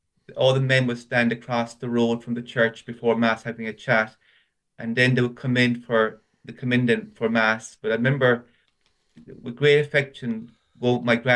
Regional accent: Patrickswell, Munster, Ireland; also born or lived in Limerick; So I'm from Patrickswell in County Limerick. My childhood was spent in a place called Linwood Park in the city. My parents lived there first. And then in the late 70s, then we moved to Patrickswell.

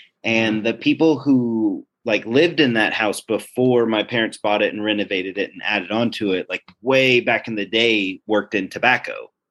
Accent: Wilkesboro, North Carolina, United States; So where I grew up in Wilkesboro, there were two big spooks that you could go and visit.

